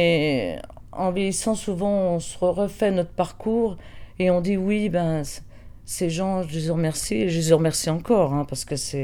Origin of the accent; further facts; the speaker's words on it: Quebec, Canada; now in France; je pense que si je suis partie du Québec, c'est que j'ai fui certainement mon passé pour essayer de me donner une deuxième chance de revivre différemment que tout ce passé qui me traînait des familles d'accueil.